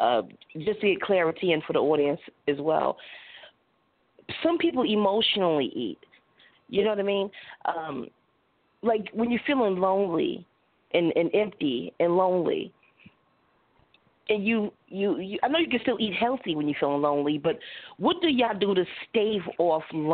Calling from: Georgia, United States; Hi, Sandy. I'm calling from Georgia. Hi, how y'all doing?

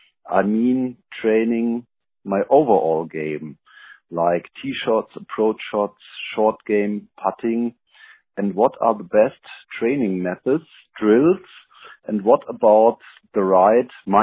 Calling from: Germany; English is a second language; I'm calling from Germany.

